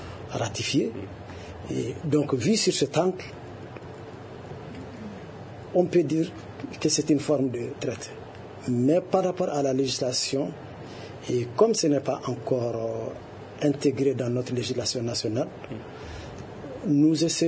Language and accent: French; Mali; chez nous en République du Mali